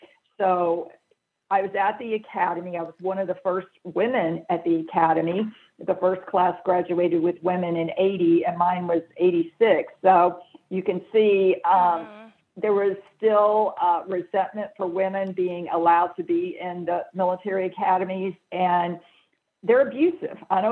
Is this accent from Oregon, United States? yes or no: no; Jackson, Mississippi, United States; Well, I grew up in the South, the Deep South, Jackson, Mississippi, and, you know, it's part of the Bible, Southern Baptist.